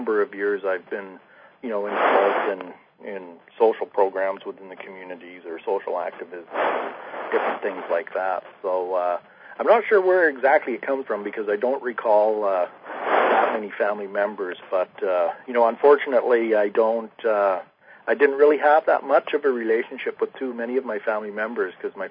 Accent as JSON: {"language": "English", "region": "British Columbia", "country": "Canada", "tie": "born or raised there", "said": "I was actually born and raised on Vancouver Island, as my father was as well, and we actually lived, we neighbored a reserve. We lived in an area called West Home. We lived right beside the Halalt First Nations"}